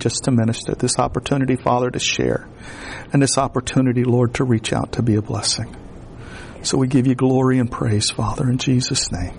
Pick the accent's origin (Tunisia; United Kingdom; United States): United States; Florida; I grew up in the Everglades.